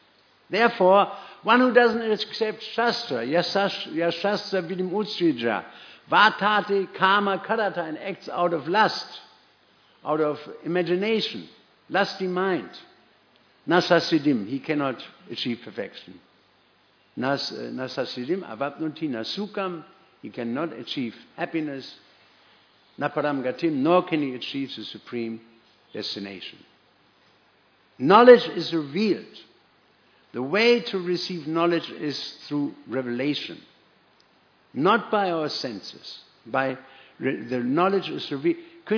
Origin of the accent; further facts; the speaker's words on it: Germany; And I'm coming from Germany, not being biased, the Mercedes sounded better.